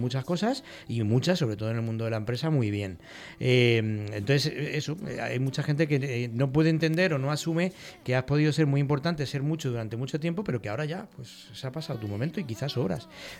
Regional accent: Madrid, Community of Madrid, Spain; yo soy de Madrid y yo soy muy crítico

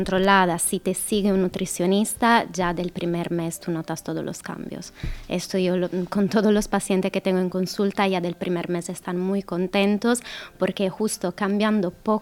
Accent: Italy; Spanish is a second language; yo que soy italiana

